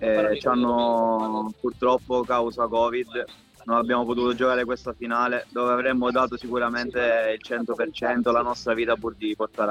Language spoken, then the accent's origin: Italian; Syracuse, Sicily, Italy; Sì, sono siracusano, c'è tantissimo orgoglio